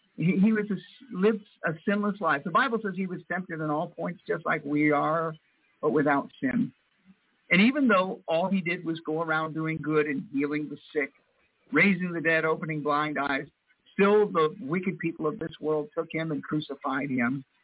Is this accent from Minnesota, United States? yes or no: no; Vero Beach, Florida, United States; also born or lived in Fort Pierce; I am from Florida, though. I'm from Fort Pierce, Florida. That's where I was born, but I grew up in Vero Beach, Florida.